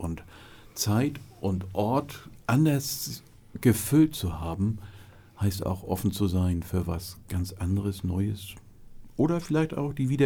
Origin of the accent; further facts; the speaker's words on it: Flensburg, Schleswig-Holstein, Germany; born there; dann über Flensburg, meiner Geburtsstadt, zurück